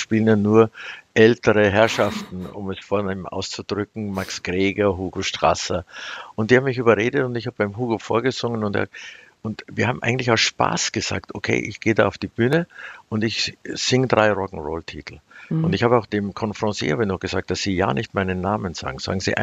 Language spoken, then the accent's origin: German; Salzburg, Austria; also born or lived in Laufen, Germany; wir sind dann aufs Land zu meinen Großeltern. Das war bei Laufen, bei Salzburg. Und ich bin eigentlich sehr friedlich und schön aufgewachsen am Land. Und dann sind wir nach Salzburg gegangen.